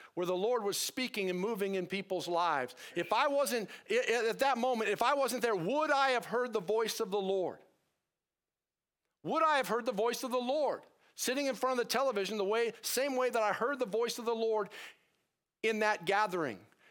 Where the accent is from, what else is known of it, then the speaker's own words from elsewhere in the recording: United States; I didn't want to be called to because I'm an American and I love my comfort, right?